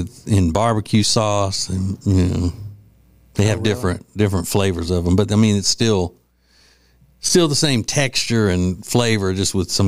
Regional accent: Louisiana, United States; It's not, wasn't where I was growing up in Louisiana.

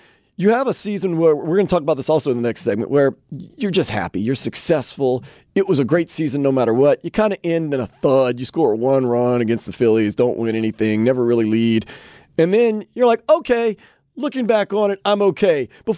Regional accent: Louisiana, United States; Well, I'm not getting into that, man. I'm from Louisiana.

